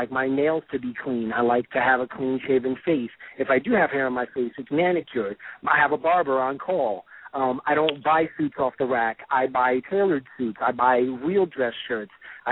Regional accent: New York, United States; I'm a New Yorker, so I, of course, keep my Timberlands and my Air Force Ones in the closet.

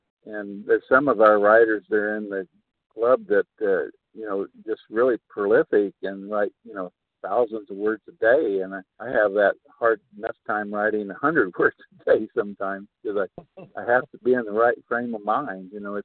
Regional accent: Kansas, United States; also born or lived in Germany / Texas; I was born in Germany. I was the first American baby boy born in Germany after World War II, and then kind of was in Texas, and then moved up to Kansas in 1957

